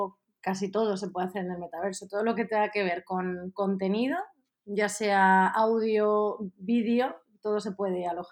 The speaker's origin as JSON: {"language": "Spanish", "town": "Madrid", "region": "Community of Madrid", "country": "Spain", "tie": "born there", "said": "mi socio como yo somos nacidos en Madrid"}